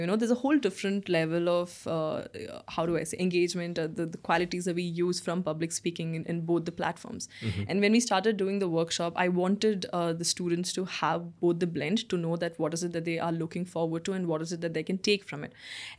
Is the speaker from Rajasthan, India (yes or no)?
no; Coorg, Karnataka, India; I am from Coorg. Very beautiful place. Beautiful location. It's a nice, cozy area with coffee estates and paddy fields and beautiful people there.